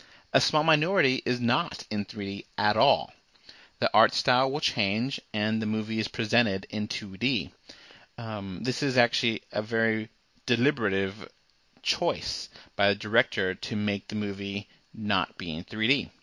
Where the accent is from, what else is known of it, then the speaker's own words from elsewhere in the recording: United States; I was born in America and lived in America all my life, you know, only visiting Mexico a few times.